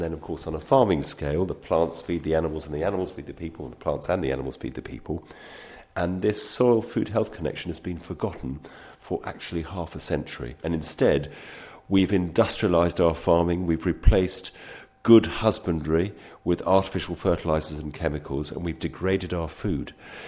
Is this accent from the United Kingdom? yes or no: yes; London, United Kingdom; now in Wales, United Kingdom; Well, I'm a Londoner. I come from, well, various bits of London, Dulwich, Peckham, Barnet. So I'm an urban dweller